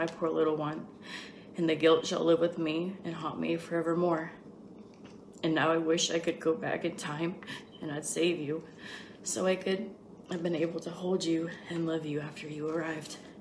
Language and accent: English; Ohio, United States; I'm from Ohio, and I'm 49 years old now